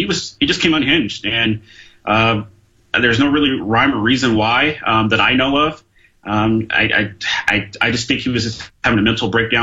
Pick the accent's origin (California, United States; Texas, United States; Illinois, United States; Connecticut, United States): California, United States; San Diego; also born or lived in Indiana; now in Arizona, United States; I was born in Indiana, and I grew up in San Diego, and I'm a Arizona transplant, like a lot of us out here.